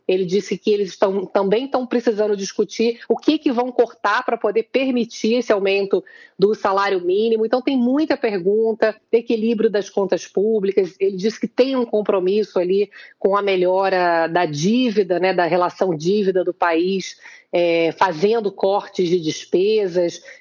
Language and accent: Portuguese; Rio de Janeiro, Brazil; now in São Paulo, Brazil; eu sou carioca, mas moro aqui há 7 anos e tenho São Paulo no meu coração.